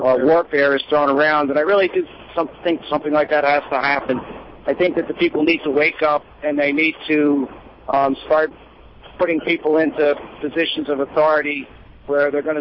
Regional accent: Pennsylvania, United States; Well, I'm from Central Pennsylvania, and I felt it was necessary to come to support what's happening here.

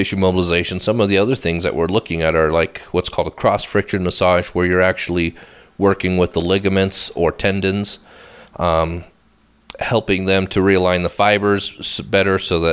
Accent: Jackson, Wyoming, United States; born there; I was born in Jackson, Wyoming.

